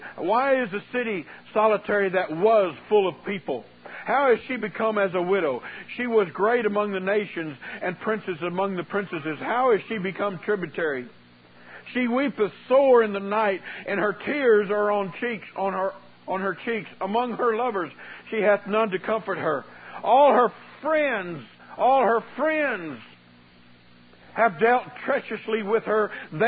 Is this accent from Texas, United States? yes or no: yes; San Antonio, Texas, United States; As my pastor, as I was growing up in San Antonio, said